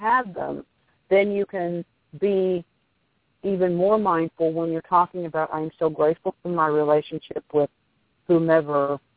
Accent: Midwest, United States; accent: Midwest; My Midwest accent is just so boring.

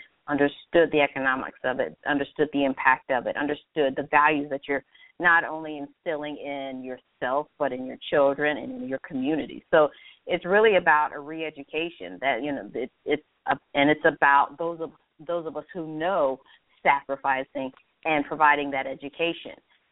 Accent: Maryland, United States; and I'm from Maryland, so I fully well know what DP's talking about

